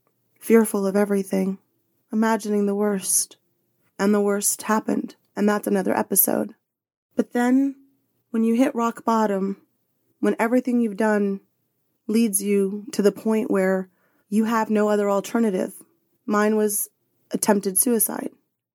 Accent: Dallas, Texas, United States; born there; Now, I'm a first-generation American on my mother's side. We are Colombian. See, mommy. And when I was born in Dallas, Texas

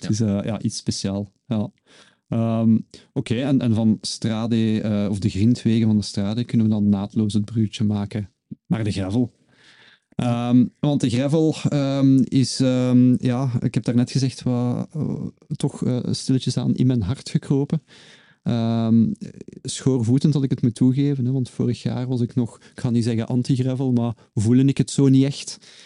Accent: Leuven, Flanders, Belgium; het WK in Leuven als geboren en getogen Leuvenaar is dat voor mij wel heel speciaal om daar te geraken.

